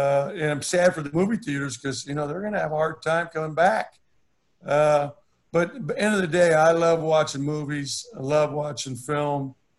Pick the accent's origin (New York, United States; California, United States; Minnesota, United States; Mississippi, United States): California, United States; Santa Barbara; gaucho. That's my hometown, Santa Barbara.